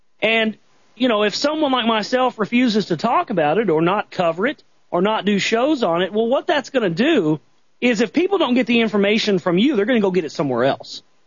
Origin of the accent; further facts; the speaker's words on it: United States; Because I'm an American, and I work in a restaurant